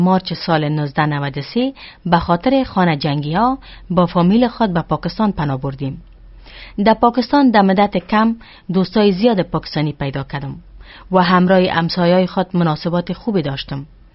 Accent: Afghanistan; ما از افغانستان هستم و در یک خانواده روشنفکر به دنیا آمدیم و کلان شدیم.

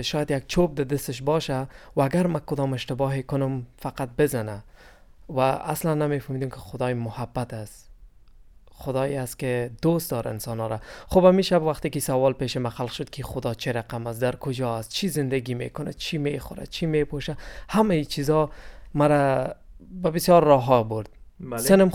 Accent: Afghanistan; ما از افغانستان هستم.

